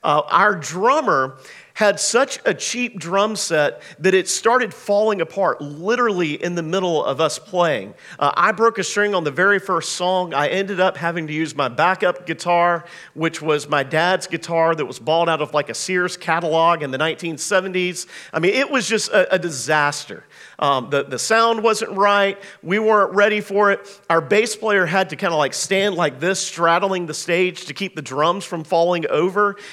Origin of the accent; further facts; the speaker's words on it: Macon, Georgia, United States; they came through my hometown of Macon, Georgia.